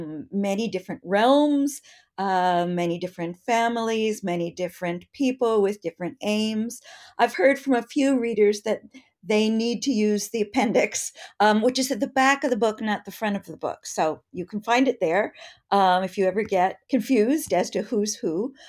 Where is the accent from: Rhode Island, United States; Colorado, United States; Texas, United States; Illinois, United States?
Colorado, United States; Denver; I grew up in the West. I grew up in Denver, Patrick, and woohoo! And I grew up, you know, when it was still had its Western heritage.